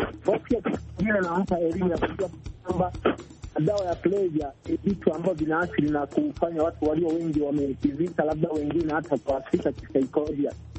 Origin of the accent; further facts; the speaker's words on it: Kagongo, Tanzania; kijana mpoa Tanzania, natokea maeneo ya Kagongo kama nchini Tanzania.